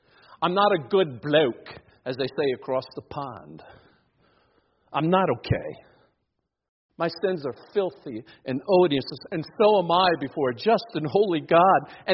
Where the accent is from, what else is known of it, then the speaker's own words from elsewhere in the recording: Washington, District of Columbia, United States; The nation's capital, my hometown, I tell you, they don't tell you that.